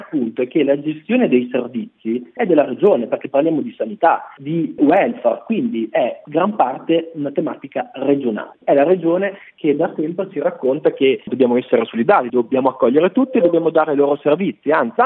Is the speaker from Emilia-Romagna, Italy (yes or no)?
yes; Parma, Emilia-Romagna, Italy; Io sono di Parma